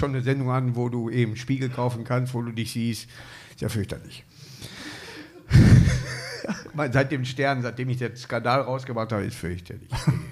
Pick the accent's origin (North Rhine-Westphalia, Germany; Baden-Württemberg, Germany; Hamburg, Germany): North Rhine-Westphalia, Germany; Duisburg; Aber ich komme aus Duisburg, bei mir ist ja eh egal, ich bin mit allen Nationen aufgewachsen.